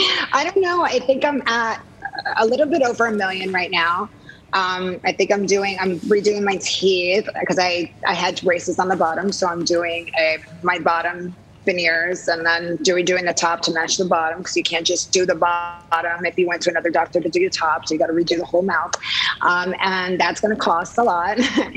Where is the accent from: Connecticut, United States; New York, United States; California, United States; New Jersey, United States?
New Jersey, United States; I grew up in New Jersey by the Jersey Shore.